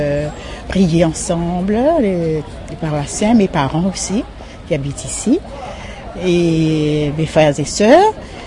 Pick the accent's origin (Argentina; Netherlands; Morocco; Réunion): Réunion; Saint-Leu; born there; je suis née à Saint-Leu, baptisée dans cette église, communiée aussi, je fais ma éducation religieuse a été faite ici. Et après, j'ai trouvé du travail à Saint-Denis.